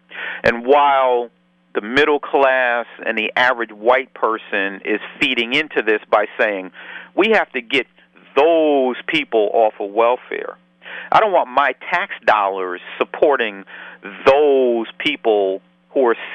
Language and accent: English; Peekskill, New York, United States; successful in Peekskill against some of the ugliest elements in the history of that city, Peekskill, my hometown?